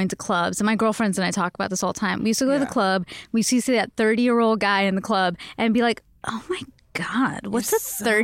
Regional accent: Canada; sorry, I am Canadian. I always say like grade 12.

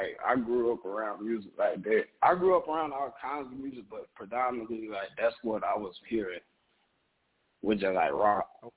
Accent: Georgia, United States; also born or lived in Vietnam / Griffin, Georgia; honestly, though, I lived in Griffin, Georgia for a long time, but I'm really from Pike County, but I was born in Vietnam, if that makes sense.

